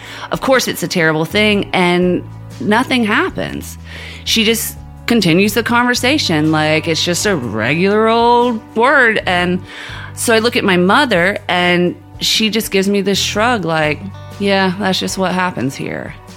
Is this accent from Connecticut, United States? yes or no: no; Jacksonville, Florida, United States; I'm bummed out because I'm coming from Jacksonville, Florida, which to me is a huge metropolis.